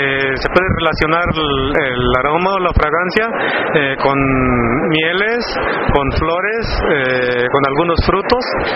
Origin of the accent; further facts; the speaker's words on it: Chiapas, Mexico; vengo del estado de Chiapas